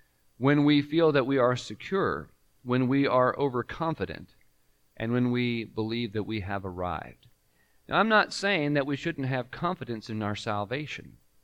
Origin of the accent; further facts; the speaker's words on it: California, United States; Growing up in Southern California gave me and my sister a lot of opportunities to go to some very interesting places.